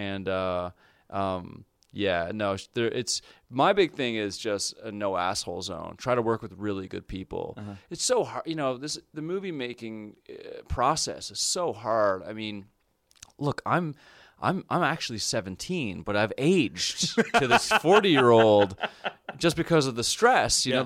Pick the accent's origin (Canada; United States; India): Canada; Well, I'm a fan of Canadians. As a Canadian, I'm a fan of Canadians.